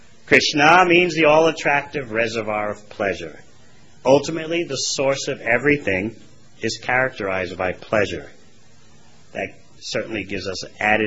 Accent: New York, United States; I'm pretty extroverted. Come on, I'm from New York.

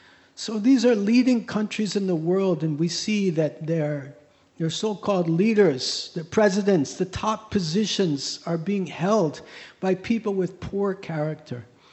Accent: United States; I grew up in the United States

